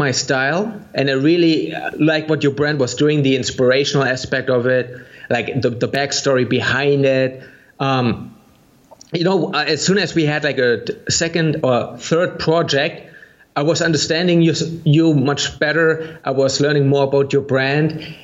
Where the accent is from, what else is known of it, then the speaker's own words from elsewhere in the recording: Germany; English is a second language; I'm from Germany and you're from the US, right?